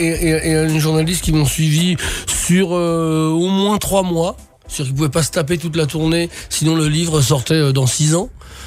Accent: Paris, Île-de-France, France; born there; also born or lived in Fontenay-sous-Bois; Non, je suis né à Paris, pardon. Je vous ai mal renseigné, je suis né dans le 11e.

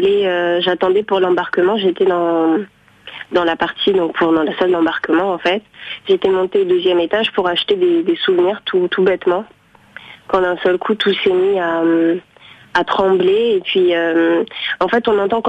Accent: France; est-ce que comme je suis française, est-ce que je dois aller à l'ambassade?

